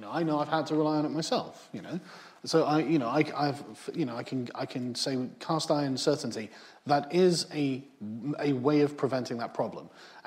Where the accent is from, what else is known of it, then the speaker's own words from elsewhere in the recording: England, United Kingdom; I think maybe it's because I'm English, and the English have always had a particularly relaxed view towards extremism.